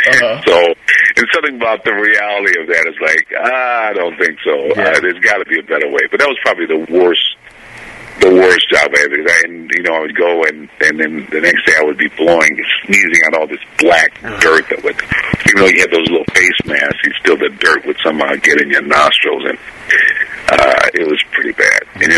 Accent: Benton Harbor, Michigan, United States; I grew up in Michigan, and in a small town, southwestern corner of Michigan, Benton Harbor.

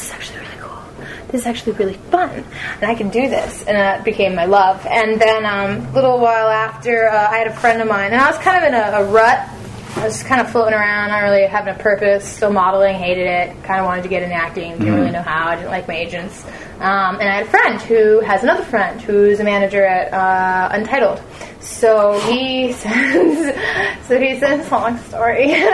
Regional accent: North Carolina, United States; now in Los Angeles, United States; Week, North Carolina.

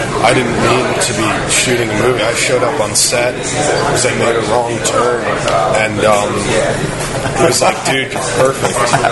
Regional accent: New York, United States; I mean, yeah, I'm from New York, so I have like a theater background.

